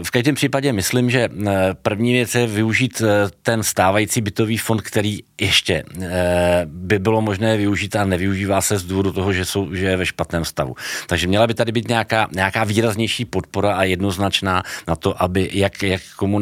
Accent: Poděbrady, Central Bohemian Region, Czechia; Tak já jsem z Poděbrad, tak na Poděbradsku vím

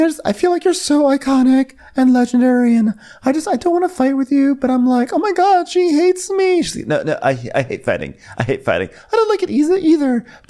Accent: Sacramento, California, United States; But I grew up, I grew up in a different, you know, it's part of my lingo, and I grew up in Sacramento.

